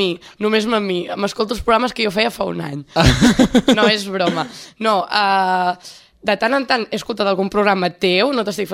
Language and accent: Catalan; Sant Celoni, Catalonia, Spain; quan em pregunten d'on soc, doncs dic de Sant Celoni, perquè és el lloc on faig vida. Però resulta que teòricament visc a Palau, perquè jo visc al Virgili, que és un barri que pertany a Palau